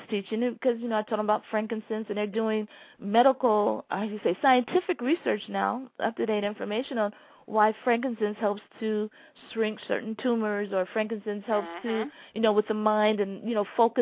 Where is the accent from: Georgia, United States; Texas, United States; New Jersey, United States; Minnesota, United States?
New Jersey, United States; Fort Dix; born there; Well, Lauren, it was Fort Dix, New Jersey. My father was Air Force.